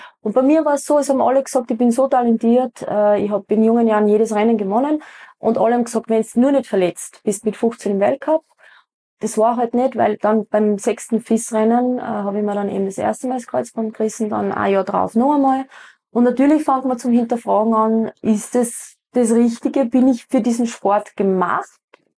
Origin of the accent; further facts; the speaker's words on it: Kapfenberg, Styria, Austria; ich bin ja eben vom Mürztalbruck geboren, bei Kapfenberg aufgewachsen in Baschlug.